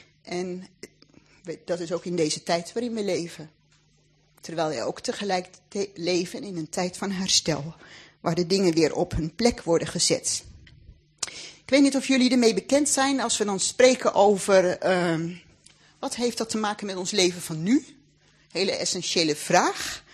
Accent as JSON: {"language": "Dutch", "country": "Netherlands", "said": "Want wij zijn Nederlander, het gebeurt op ons grondgebied, wij betalen belasting"}